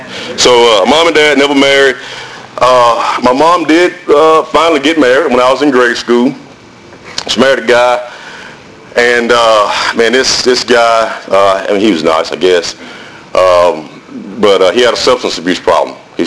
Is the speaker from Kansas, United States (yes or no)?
no; Birmingham, Alabama, United States; When I was growing up in Birmingham, Alabama played all their home games at Legion Field.